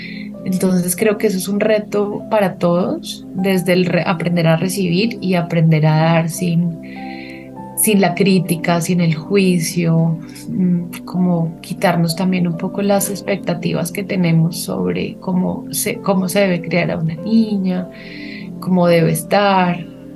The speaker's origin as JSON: {"language": "Spanish", "town": "Bogotá", "region": "Bogotá Capital District", "country": "Colombia", "said": "las que yo traigo como bogotana"}